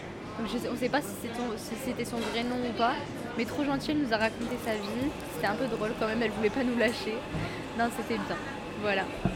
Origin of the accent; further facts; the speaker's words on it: France; Machin, on lui dit qu'on est français.